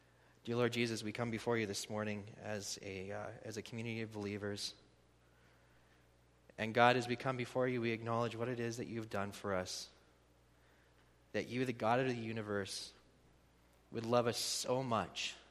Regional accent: Devon, Alberta, Canada; also born or lived in Edmonton; At a very young age, I was born in Edmonton. I grew up on an acreage just outside of Devon. Growing up from grades 2 through 11, I was homeschooled.

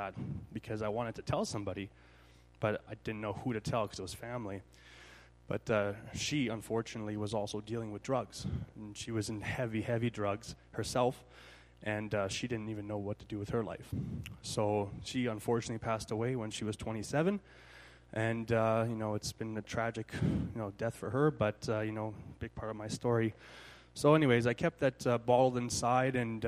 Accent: Edmonton, Alberta, Canada; I'm from Edmonton, born and raised. But like Chris was saying … I'm 27 years old. I'm almost 28 now.

